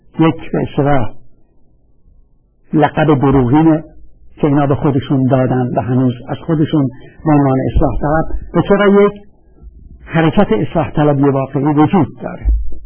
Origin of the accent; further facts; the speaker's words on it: Iran; moved away; من موقعی که از ایران بیرون اومدم